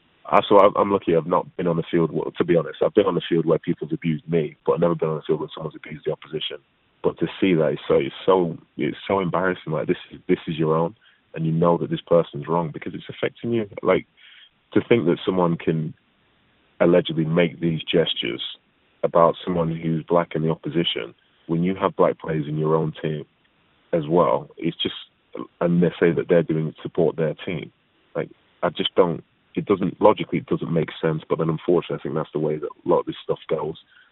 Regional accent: Manchester, North West England, United Kingdom; From where I was raised, I think things have changed quite a lot.

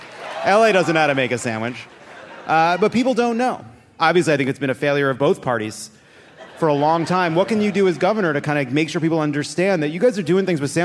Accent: New Jersey, United States; I'm from New Jersey. That's New Jersey energy.

